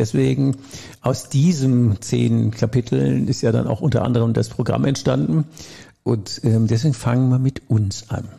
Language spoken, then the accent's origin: German; Rhineland, Germany; wie sagt man bei uns im Rheinland, das geht ja auf kein Kuhhaut.